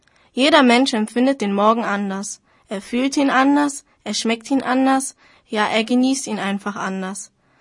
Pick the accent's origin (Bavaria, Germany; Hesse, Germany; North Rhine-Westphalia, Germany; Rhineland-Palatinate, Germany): North Rhine-Westphalia, Germany; Essen; born there; ich bin 16 Jahre alt und besuche das Gymnasium Alfred Krupp. Ich bin Tunesierin, aber hier in Essen geboren.